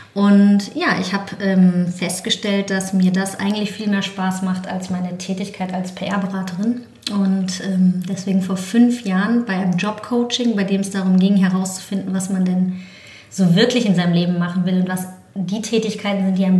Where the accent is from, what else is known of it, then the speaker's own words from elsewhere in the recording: Heidelberg, Baden-Württemberg, Germany; moved away as an adult; now in Berlin, Germany; Davon seit 17 Jahren in Kreuzberg. Genau, ich komme eigentlich aus Heidelberg, aus Süddeutschland und bin direkt nach dem Abitur nach Berlin gekommen.